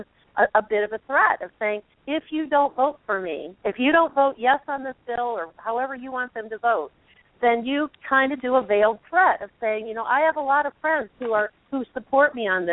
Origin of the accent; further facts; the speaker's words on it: Cleveland, Ohio, United States; But I'm telling you, I'm from Cleveland.